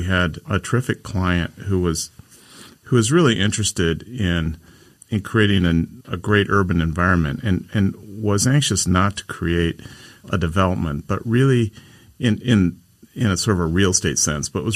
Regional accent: Cleveland, Ohio, United States; also born or lived in Cincinnati; now in Columbus, United States; I came here from Cincinnati because I felt like Columbus had a more of a, there's more opportunity here, that this was a bit more of the Wild West. Cincinnati was pretty taciturn and its business environment pretty established. Grew up in Cleveland

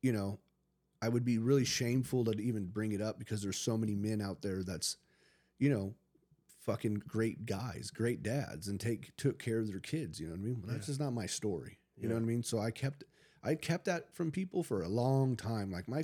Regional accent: San Diego, California, United States; So I grew up in San Diego. I got kicked out of 4 elementary schools.

